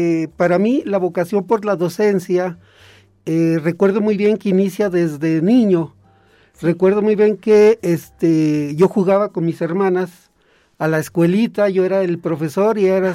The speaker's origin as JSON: {"language": "Spanish", "town": "Loreto", "region": "Zacatecas", "country": "Mexico", "also_born_or_lived": "Aguascalientes", "said": "yo soy de Loreto, Zacatecas, uh-huh, y estudié la secundaria y la preparatoria aquí en la ciudad de Aguascalientes"}